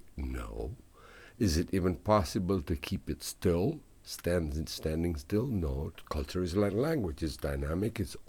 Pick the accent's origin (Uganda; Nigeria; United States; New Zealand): Uganda; I was a kid growing up in Uganda, 1960s.